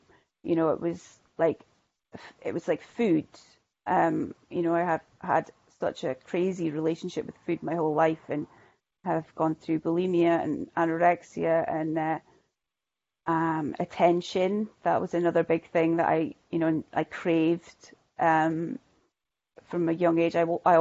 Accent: Shetland, Scotland, United Kingdom; I am from Shetland. I've always lived in Shetland, except for like 5 years when I was at university in Aberdeen.

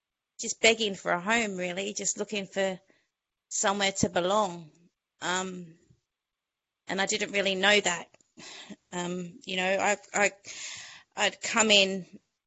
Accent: Queensland, Australia; also born or lived in New South Wales; I'm one of six kids. I'm Australian, born in New South Wales, raised in Southeast Queensland, and I'm one of six children.

